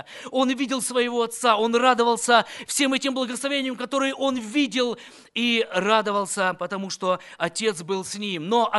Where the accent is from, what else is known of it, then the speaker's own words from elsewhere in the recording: Sochi, Krasnodar Krai, Russia; Друзья мои, мой родной город – это город Сочи. Сибирь – это просто что-то далекое было для меня.